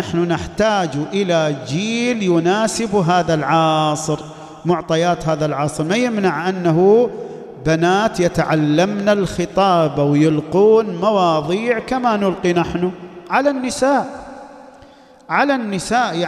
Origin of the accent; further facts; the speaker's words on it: Al-Ahsa, Eastern Province, Saudi Arabia; تعلمون عندنا في الأحساء نساء وصلنا إلى درجات عالية في طلب العلم